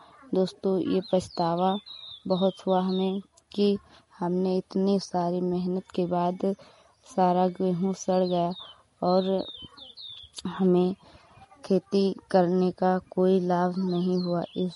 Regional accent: Hariharpur, Uttar Pradesh, India; मैं हरिहरपुर गांव जिला श्रावस्ती की रहने वाली हूँ।

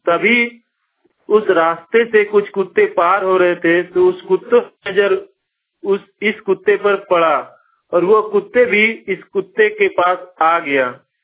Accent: Dhanbad, Jharkhand, India; और मैं जिला धनबाद राज्य झारखंड का रहने वाला हूँ।

